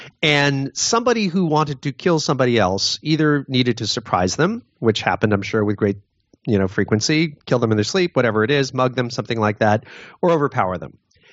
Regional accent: Connecticut, United States; born or raised there

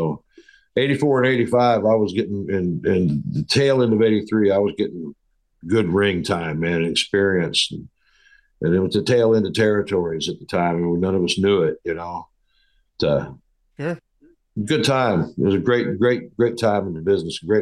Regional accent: the South, United States; But man, It's just, I grew up in the burbs in the South, man.

